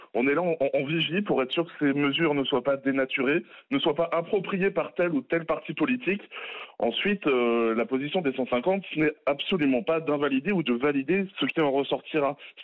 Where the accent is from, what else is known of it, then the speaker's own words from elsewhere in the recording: Normandy, France; moi je suis un Normand de 32 ans